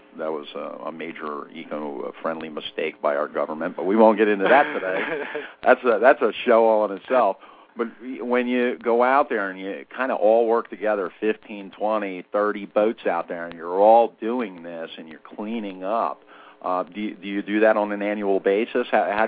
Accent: Wildwood, New Jersey, United States; I grew up on the Jersey coastline. I grew up in Wildwood, New Jersey.

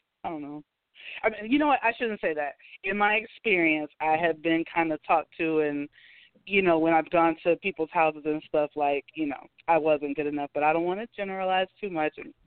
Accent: Orlando, Florida, United States; moved away; Hey, well, I'm from Orlando, but I don't live there now. I never changed the number.

